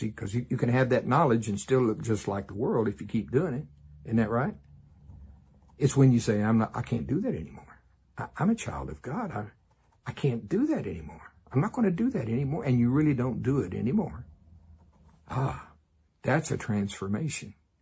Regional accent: the South, United States; I'm from the South, you know, we not only believe in y'all, we believe in all y'all.

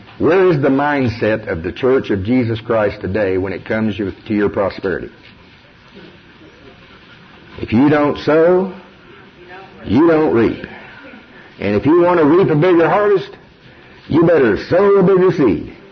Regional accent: Shawnee, Oklahoma, United States; I grew up in Pottawatomie County, Shawnee, Oklahoma.

